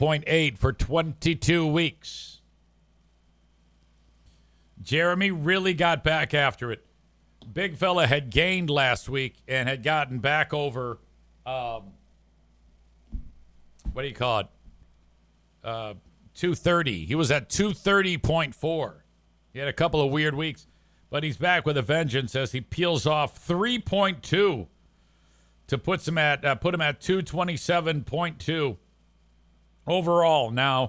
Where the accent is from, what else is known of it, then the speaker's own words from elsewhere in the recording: Detroit, Michigan, United States; Now, when I grew up in Detroit, there was a show called Bozo's Big Top.